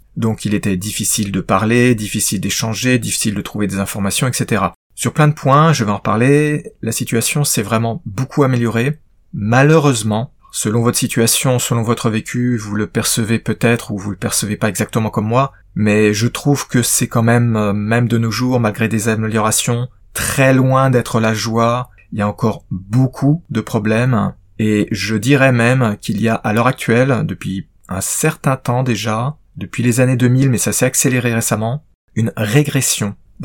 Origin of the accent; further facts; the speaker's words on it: France; étant donné que je suis français et que je vis en France, et plus précisément en Île-de-France